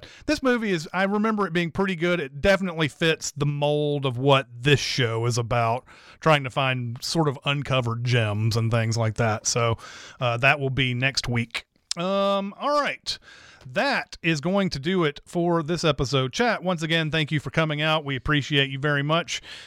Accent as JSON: {"language": "English", "town": "Franklin", "region": "Tennessee", "country": "United States", "tie": "born or raised there", "said": "This movie was shot in my hometown of Franklin, Tennessee."}